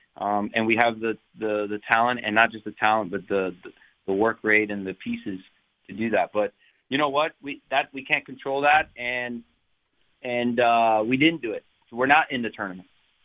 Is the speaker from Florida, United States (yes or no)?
yes; Miami, Florida, United States; Just growing up in Miami, Florida, my family, my friends, they just took out the T and the O and they made it